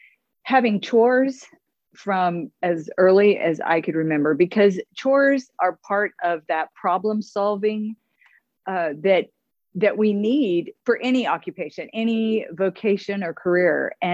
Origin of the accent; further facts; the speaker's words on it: New Mexico, United States; I'm from New Mexico. You can't get more landlocked and less water than New Mexico.